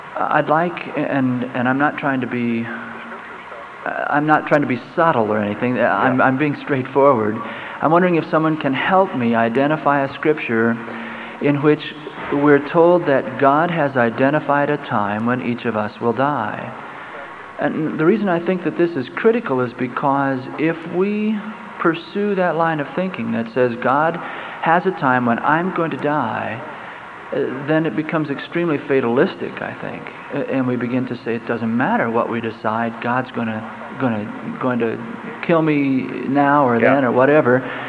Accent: Utica, Nebraska, United States; from Utica, Nebraska.

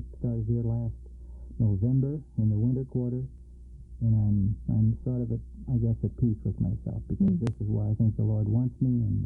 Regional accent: Collinsville, Illinois, United States; I was raised in Collinsville, Illinois, so coming back to the seminary gets me pretty close to home.

